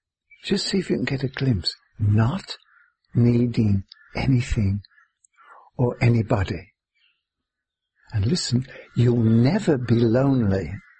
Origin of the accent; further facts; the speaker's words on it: England, United Kingdom; One of the classical examples for me is where I was brought up in England.